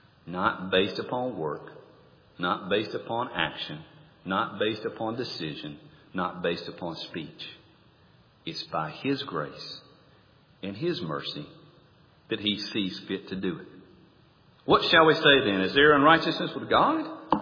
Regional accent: Mississippi, United States; I can remember growing up in May. May is when we cut our hay in South Mississippi.

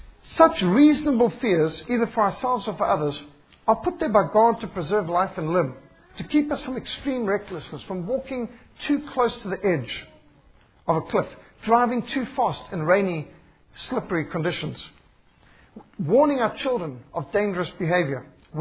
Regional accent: Zimbabwe; I was brought up in Rhodesia where we had an old school type of education

